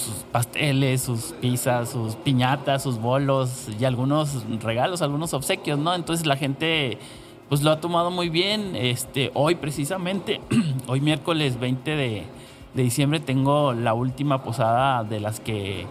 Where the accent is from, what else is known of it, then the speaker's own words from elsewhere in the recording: Ciudad Juárez, Chihuahua, Mexico; soy de Juárez, nací, crecí y me desarrollé aquí en Juárez